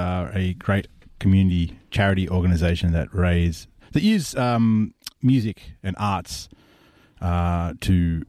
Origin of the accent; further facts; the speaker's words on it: Australia; Z. We're Australian.